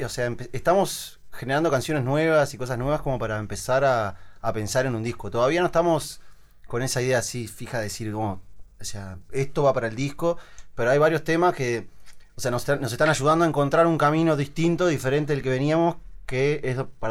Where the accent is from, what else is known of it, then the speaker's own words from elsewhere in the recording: Uruguay; ahora estuve como 3 meses también en Río, y yo toco el pandeiro. O sea, imagínate yo caer como un uruguayo a tocar el pandeiro.